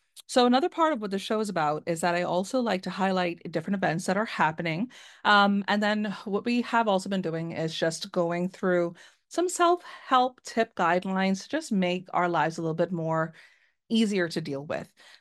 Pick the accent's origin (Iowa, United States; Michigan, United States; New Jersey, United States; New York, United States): New York, United States; Long Island; Of course, y'all know I'm from Long Island.